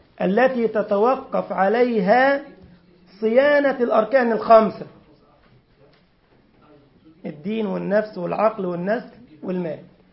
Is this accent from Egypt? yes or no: yes; Egypt; احنا عندنا في مصر فرخة عادي